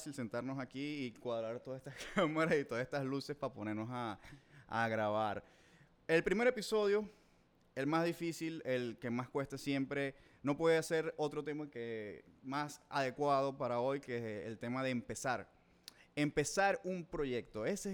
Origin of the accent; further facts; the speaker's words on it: Maracaibo, Zulia, Venezuela; vos y yo somos maracuchos, pero somos muy diferentes